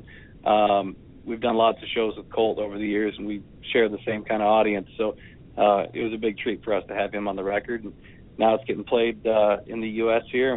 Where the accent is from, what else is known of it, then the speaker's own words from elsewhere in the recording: Ontario, Canada; I'm from Ontario. I have a farm up there.